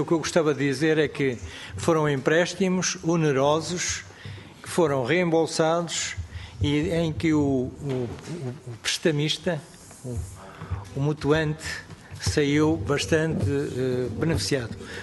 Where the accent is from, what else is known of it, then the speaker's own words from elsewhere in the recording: Norte, Portugal; Eu gostaria de dizer que no Norte, eu sou do Norte